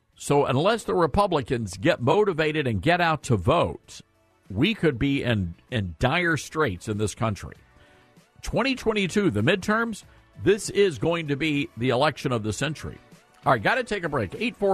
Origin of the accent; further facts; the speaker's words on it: the South, United States; This was a regular part of our growing up in the South.